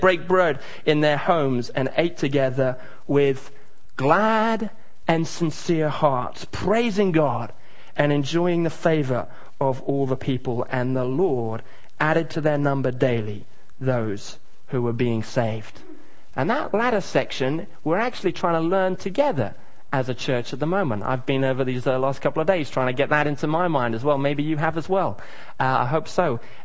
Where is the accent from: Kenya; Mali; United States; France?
Kenya; when we had photos taken of us when I was growing up in Kenya. And my parents were missionaries